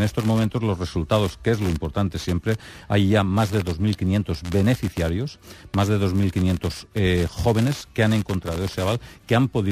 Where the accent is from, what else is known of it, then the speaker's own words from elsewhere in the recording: Alcoy, Valencian Community, Spain; Yo, por ejemplo, vengo de Alcoy. En Alcoy hay infinidad de suelos.